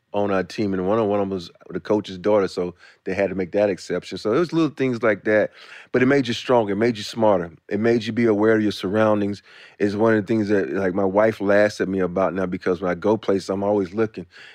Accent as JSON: {"language": "English", "region": "Alabama", "country": "United States", "tie": "born or raised there", "said": "I wanted to go to Georgia Tech, because growing up in Alabama, if I say Alabama, the first thing you think of right now, Nick Saban and football."}